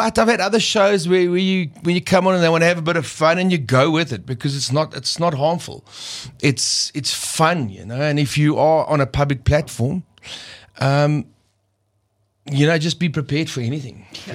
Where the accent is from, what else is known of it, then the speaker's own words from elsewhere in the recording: South Africa; I'm a South African singer, completely, and in my body and everything about me is South African.